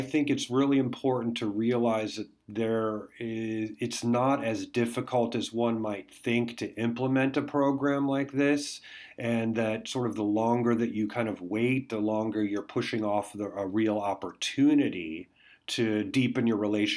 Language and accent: English; West Coast, United States; because I'm from the West Coast, I love barbecue